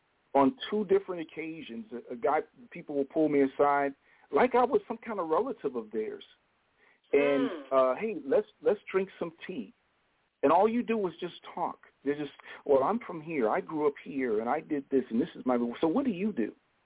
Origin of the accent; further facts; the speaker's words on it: Chicago, Illinois, United States; Well, I'm from Chicago. I'm from Chicago. I grew up here.